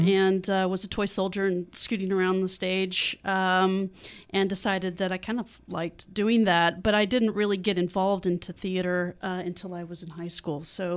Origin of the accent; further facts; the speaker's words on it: Little Rock, Arkansas, United States; now in Austin, United States; I grew up mostly in Little Rock, Arkansas. Traveled around the Midwest doing theater, so I'm not sure where I'm from, but here I am in Austin.